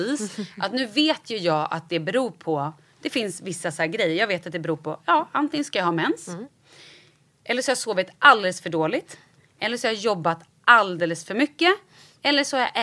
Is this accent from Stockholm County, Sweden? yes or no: yes; Vallentuna, Stockholm County, Sweden; Och då så jag är uppvuxen i Vallentuna.